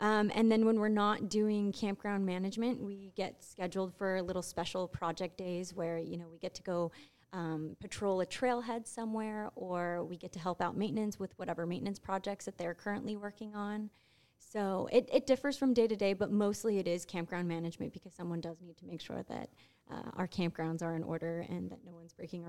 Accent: Oxnard, California, United States; I'm 27 years old. I'm from Oxnard. I went to Ventura College and I studied geography.

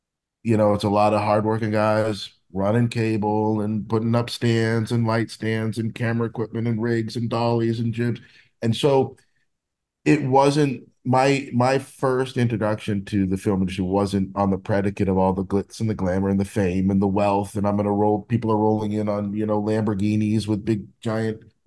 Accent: Holderness, New Hampshire, United States; So I grew up in New Hampshire in a small town called Holderness, probably 3,500 people, residents.

